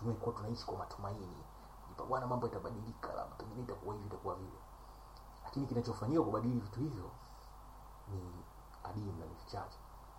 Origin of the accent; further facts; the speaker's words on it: Tanzania; Mie asili yangu ni Tanzania, na asilimia 99.9 ya ndugu zangu wako Tanzania ikiwa pamoja na mzazi wangu.